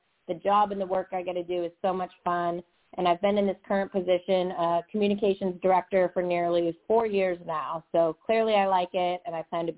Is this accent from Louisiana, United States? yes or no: no; Irvine, California, United States; So born and raised in Irvine, California, in Orange County, just about 10 to 15 minutes from Anaheim.